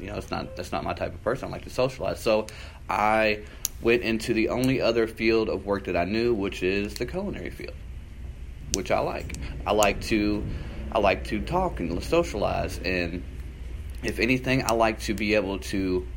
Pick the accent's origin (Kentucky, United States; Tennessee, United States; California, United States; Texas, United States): Kentucky, United States; Louisville; I am from Louisville, Kentucky, which is, if y'all don't know, the most northern part of Kentucky that is worth going to. It's where they hold the Kentucky Derby, stuff like that.